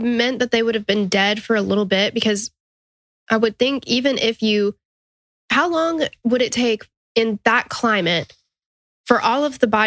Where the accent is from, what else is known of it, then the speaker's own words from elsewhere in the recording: Tennessee, United States; because we're from Tennessee, where the coldest it gets here is 32 degrees.